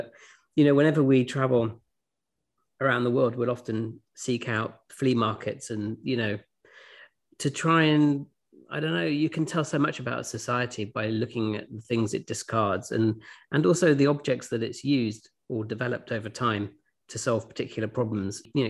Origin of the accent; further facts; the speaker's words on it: Oxford, South East England, United Kingdom; born there; I was born in Oxford in 1969, in a hospital called the Churchill Hospital, named after the famous Winston Churchill.